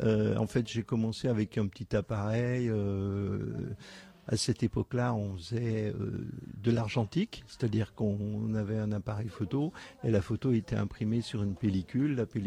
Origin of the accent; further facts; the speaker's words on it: La Bridoire, Auvergne-Rhône-Alpes, France; parce que je suis originaire de La Bridoire.